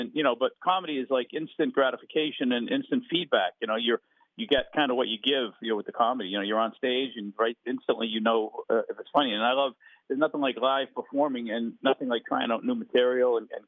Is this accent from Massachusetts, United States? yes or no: yes; Boston, Massachusetts, United States; now in Los Angeles, United States; You know, I grew up in Boston, but, man, I've been in L.A. for so long.